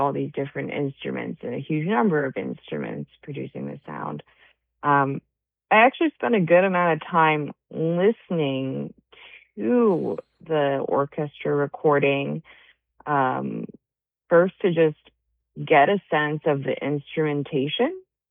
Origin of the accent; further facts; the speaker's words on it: New Jersey, United States; born there; also born or lived in New York; I've always lived on the northeast of the United States. I was born in New Jersey and went to school in New York to Juilliard, and went abroad, came back to the northeast for my doctorate.